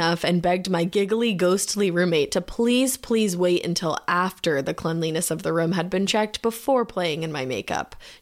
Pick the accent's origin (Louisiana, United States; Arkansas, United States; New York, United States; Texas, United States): Louisiana, United States; New Orleans; Anyway, I grew up in the New Orleans area